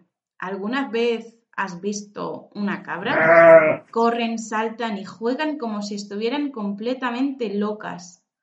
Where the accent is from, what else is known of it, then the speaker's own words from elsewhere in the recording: Spain; now in China; soy profesora de español. Además, soy española, pero mi amor por los viajes y por conocer otras culturas me han llevado hasta China. En la actualidad, vivo y trabajo enseñando español aquí, en el gigante asiático.